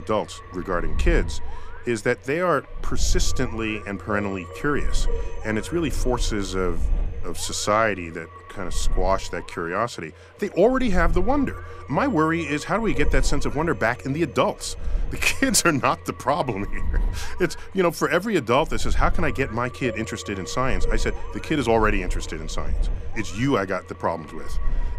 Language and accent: English; Bronx, New York, United States; born there; I was born in the Bronx. I pretty much thought I'd seen all the stars visible.